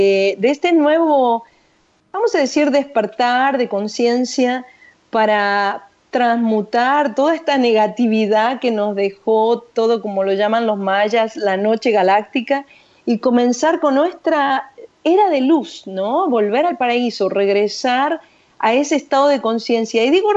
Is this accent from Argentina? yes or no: yes; Argentina; now in Los Angeles, United States; las dos somos de Argentina y nacimos hasta en el mismo barrio, fuimos hasta las mismas escuelas